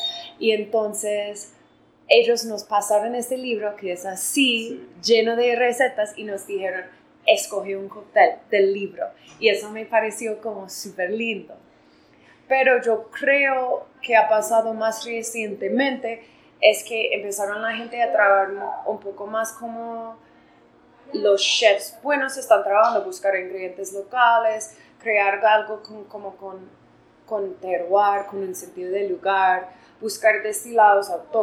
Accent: New Mexico, United States; unos amigos míos montaron un bar donde yo crecí en Nuevo México

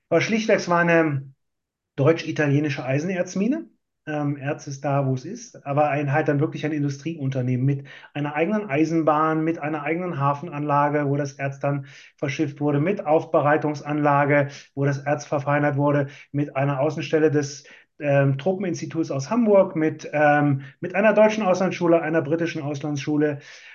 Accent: Austria; als Österreicher mit meinem kulturellen Hintergrund war ich halt prädestiniert

